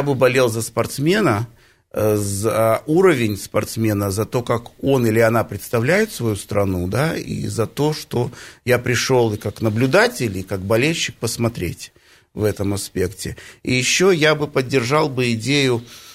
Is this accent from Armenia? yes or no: no; Belarus; born there; also born or lived in United Kingdom; Если мы говорим о понятии родины, то я родился в Беларуси.